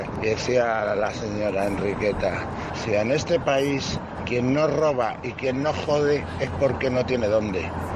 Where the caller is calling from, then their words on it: Madrid, Community of Madrid, Spain; de Madrid. Bueno, yo ya tengo 60 años